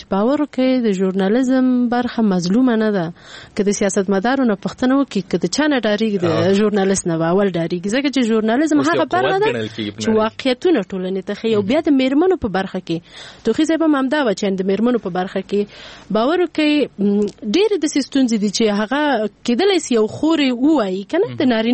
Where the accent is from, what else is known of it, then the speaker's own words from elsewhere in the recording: Peshawar, Khyber Pakhtunkhwa, Pakistan; زه په پیښور کې لوی شوی مال ته پیښور کې مشکلات ډیر زیات